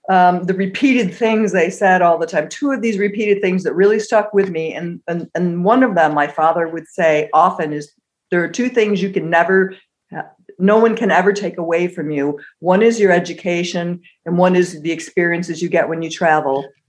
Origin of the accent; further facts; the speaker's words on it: United States; when you're brought up as an American in the 60s and the 70s, you're kind of taught, well, this is the biggest and the best.